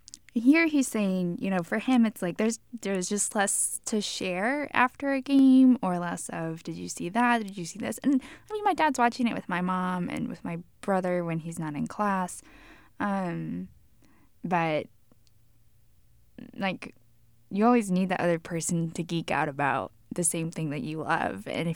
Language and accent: English; Cauca, Colombia; He's from my home state of Cauca, so let's go.